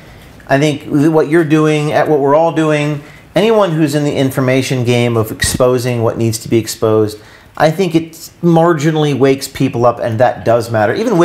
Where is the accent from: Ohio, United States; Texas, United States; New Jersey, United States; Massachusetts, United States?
New Jersey, United States; I'm from New Jersey.